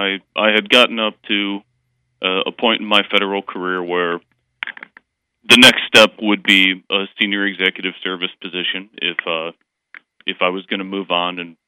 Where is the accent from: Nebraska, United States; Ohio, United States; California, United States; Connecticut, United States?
Ohio, United States; Cleveland; We're originally from Cleveland, Ohio, and my wife and I had just started a family.